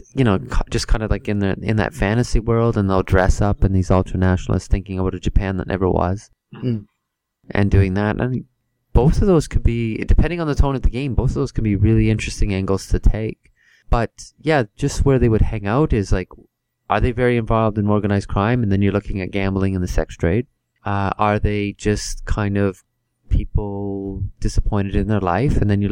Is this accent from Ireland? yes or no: no; Canada; I'm from Canada, so the military surplus store in Canada is very similar